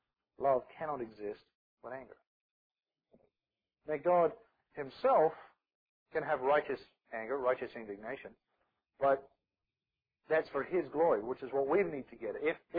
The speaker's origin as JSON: {"language": "English", "country": "Australia", "tie": "born or raised there", "also_born_or_lived": "New Zealand"}